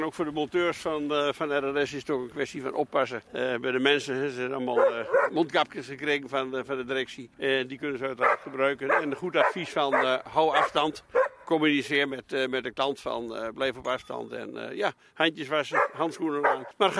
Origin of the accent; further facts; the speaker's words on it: Overijssel, Netherlands; now in Friesland, Netherlands; Maar ik ben een tukker, hè?